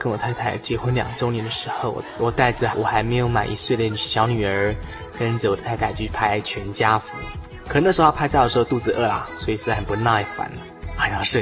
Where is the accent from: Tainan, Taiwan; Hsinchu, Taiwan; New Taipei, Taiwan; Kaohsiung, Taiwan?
New Taipei, Taiwan; Shulin; 有一次我去大同山，这是我故乡旁边的一座小山啊哈。那旁边的树林镇哈